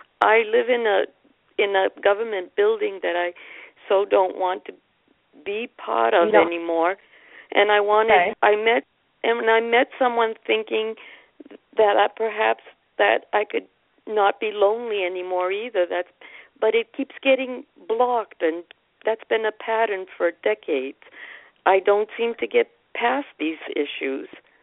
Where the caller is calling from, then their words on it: Massachusetts, United States; From Massachusetts.